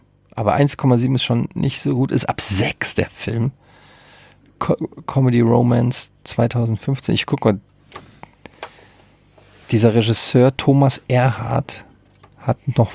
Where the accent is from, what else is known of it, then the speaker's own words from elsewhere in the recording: Frankfurt, Hesse, Germany; ich habe früher als Kind auf dem Oederwegstraßenfest, wer es noch kennt in Frankfurt, habe ich immer so Kinderflohmarktmäßig. Da haben alle Kinder aus dem Viertel, haben sich da hingesetzt, ihre Sachen verkauft.